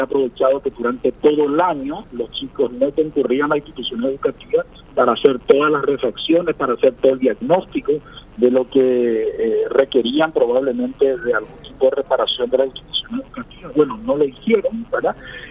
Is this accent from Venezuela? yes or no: no; Paraguay